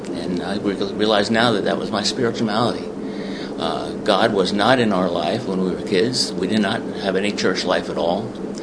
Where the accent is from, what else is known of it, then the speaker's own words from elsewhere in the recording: Staten Island, New York, United States; I'm the youngest of six in my family, born and raised on Staten Island, and had a happy childhood, lived on a little dirt road in Huguenot, went to PS5